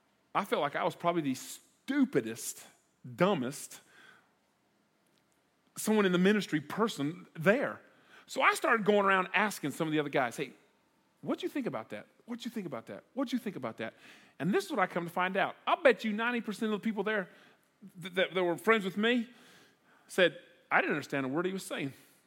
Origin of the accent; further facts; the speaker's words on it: Wise, Virginia, United States; We're from Wise, Virginia